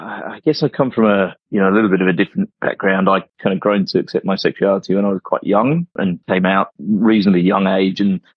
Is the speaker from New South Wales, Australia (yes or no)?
yes; Sydney, New South Wales, Australia; also born or lived in United Kingdom; I grew up in the Bible Belt of Sydney and in the UK for some of my formative years, and where I lived was quite conservative.